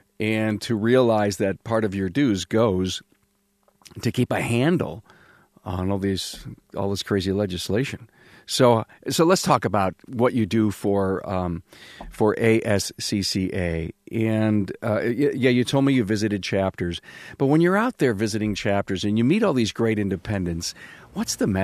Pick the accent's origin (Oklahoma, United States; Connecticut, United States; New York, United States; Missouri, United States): New York, United States; Yeah, I'm from New York